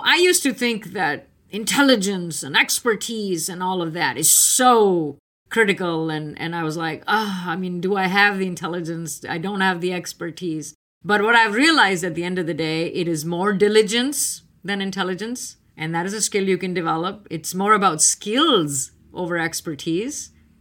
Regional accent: India; moved away as an adult; now in United States; I was on the East Coast. I came from India.

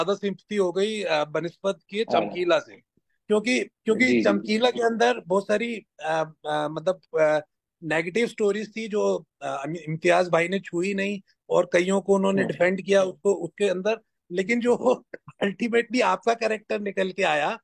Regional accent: Punjab, India; obviously Punjabi हम लोग हैं, तो हम तो पंजाबी लोग

